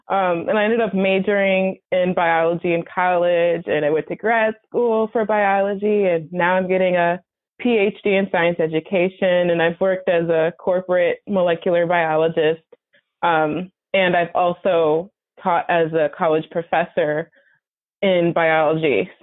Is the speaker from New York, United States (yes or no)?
yes; Buffalo, New York, United States; Well, I am from Buffalo, New York, and I am really a lifelong scientist.